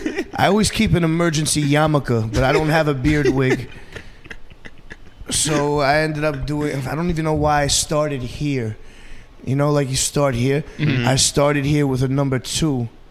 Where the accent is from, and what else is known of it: New York, United States; born or raised there